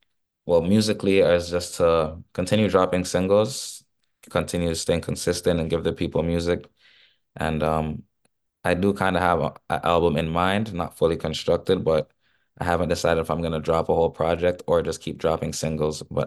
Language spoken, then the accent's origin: English; Mississauga, Ontario, Canada; I'm from Toronto, Canada. Grew up mainly in Mississauga and the Brampton areas.